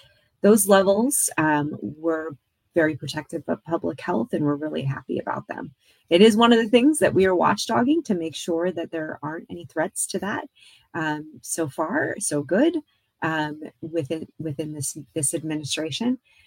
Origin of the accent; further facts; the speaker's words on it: Michigan, United States; just like in my home state of Michigan, where you've got a lot of folks on drinking water wells